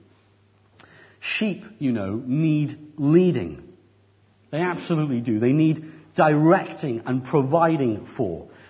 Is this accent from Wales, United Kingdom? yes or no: yes; Abergavenny, Wales, United Kingdom; I remember I grew up in Abergavenny, a small town about 30 miles or so from here.